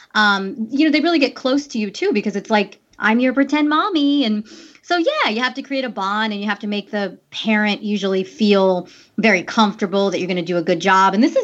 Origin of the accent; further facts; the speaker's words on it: Long Island, New York, United States; I've actually, growing up in Long Island, New York, my sister... she's 4.5 years older than me